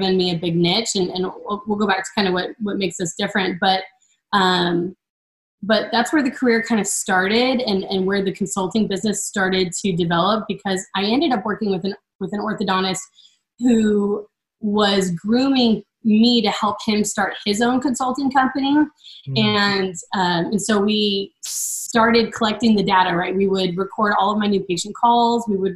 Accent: Texas, United States; Well, this is my home. So I'm a Texan, born and raised, and I love it, and I'll live here forever.

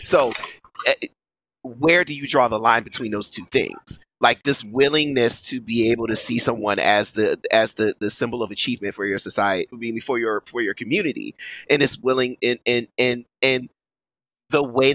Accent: Maryland, United States; I'm from Maryland.

